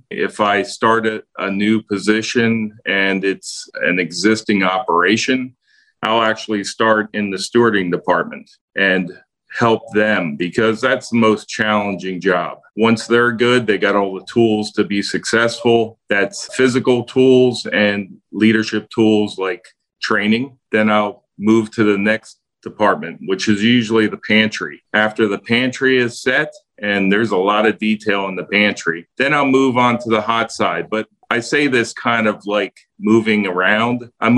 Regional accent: Hershey, Pennsylvania, United States; I grew up in Hershey, PA. You know, my dad played for the Hershey Bears and we got all the chocolate we wanted for free. But that was a great town to grow up in for what I do, because that town is all built on hospitality.

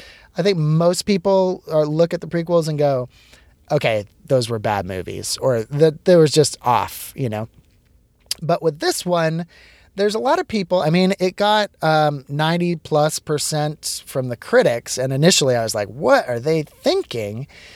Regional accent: Seattle, Washington, United States; I'm from Seattle, so people are rooting for the Seahawks.

